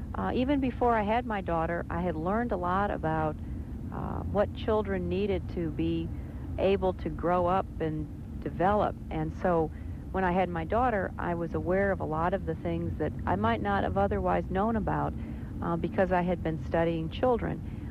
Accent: Illinois, United States; I was born and raised in Illinois, and I've just been all over the state.

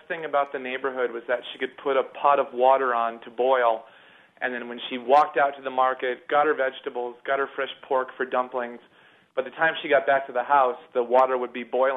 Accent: Minnesota, United States; also born or lived in Beijing; I missed this sense of a community that I found in Peace Corps or that I grew up with in Minnesota.

